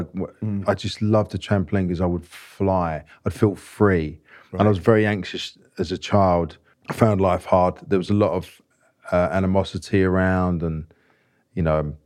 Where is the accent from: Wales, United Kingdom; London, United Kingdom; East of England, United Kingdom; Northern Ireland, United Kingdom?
London, United Kingdom; I was brought up in London on the last stop east.